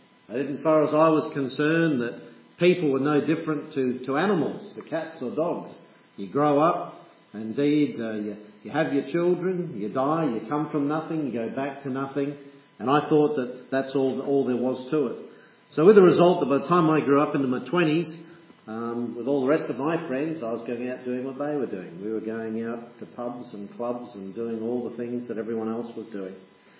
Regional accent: Perth, Western Australia, Australia; also born or lived in Fremantle; I was born in Fremantle. I was brought up in Perth.

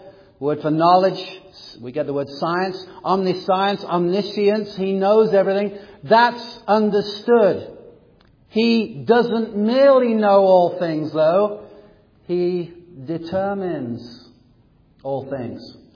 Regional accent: England, United Kingdom; As you know, I was born and raised in England.

